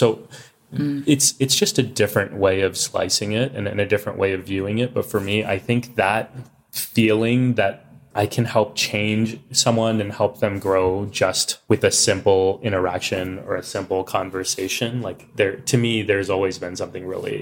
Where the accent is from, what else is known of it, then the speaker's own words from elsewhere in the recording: Texas, United States; growing up in Texas as kids wearing turbans, my parents would say, "You're probably the only six that anyone will ever meet.